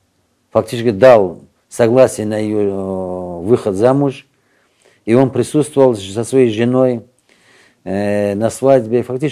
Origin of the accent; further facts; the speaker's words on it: Dagestan, Russia; И когда я сказал, что я Дагестана, из России, из Дагестана